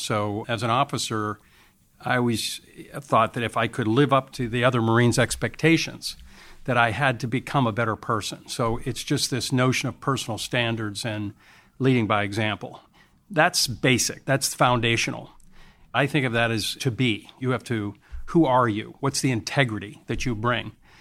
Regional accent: United States; First of all, very lucky and fortunate and grateful about being an American.

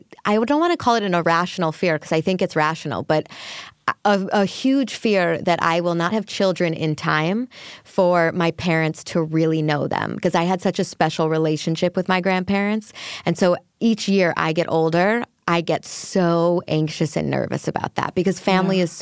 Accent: Chicago, Illinois, United States; Shameless? I watch because I'm from Chicago.

